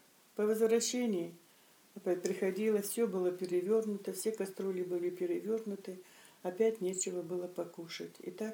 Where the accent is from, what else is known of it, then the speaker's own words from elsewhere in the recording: Gadgaron, North Ossetia–Alania, Russia; born there; Я родилась 9 октября 1938 года в селе Гадгарон Ордонского района, Северо-Осетинская ССР, ныне Алания.